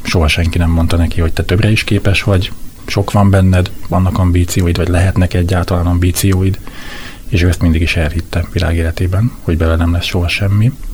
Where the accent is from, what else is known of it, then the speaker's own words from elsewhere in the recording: Baranya, Hungary; mert én nagyon kicsi faluban nőttem föl, Dél-Baranyában